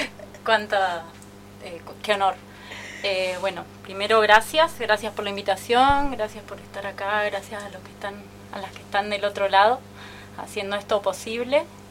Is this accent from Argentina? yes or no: yes; Neuquén, Argentina; moved away as an adult; nací en Neuquén. Y viví hasta los 20 años a la orilla del río Neuquén, lugar que aprecio un montón y que renegué mucho de vivir en esa ciudad, pero como vivía lejos de la ciudad lo pude disfrutar un montón.